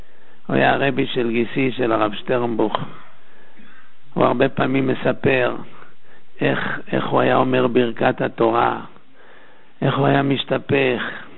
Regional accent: Tel Aviv, Tel Aviv District, Israel; אנחנו גדלנו בתל אביב בגיל שנתיים עד 19

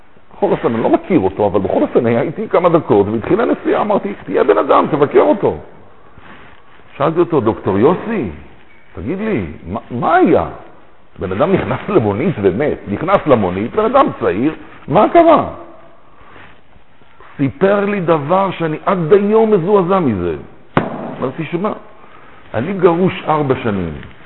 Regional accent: Petah Tikva, Central District, Israel; born there; אני יליד פתח תקווה, בן לניצולי שואה.

